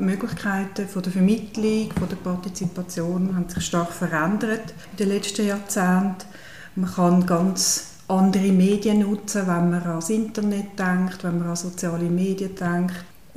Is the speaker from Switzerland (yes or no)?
yes; Winterthur, Zurich, Switzerland; Ich bin aus Winterthur und habe aber seit über 20 Jahren einen Bezug zur Aargauer Geschichte